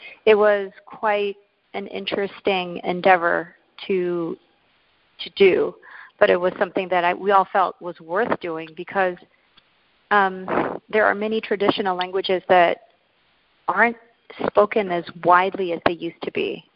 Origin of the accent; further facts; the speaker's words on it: Manila, Metro Manila, Philippines; also born or lived in Angeles City; I was born and raised in Manila. I spent the first 6 years of my life in Angeles City in Pampanga. Moved to Manila when I was about six.